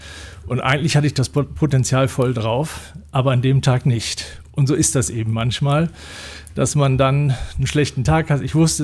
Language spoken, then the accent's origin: German; Bremen, Germany; Ich bin in Bremen aufgewachsen und da gehörte mein Herz dem Fußball.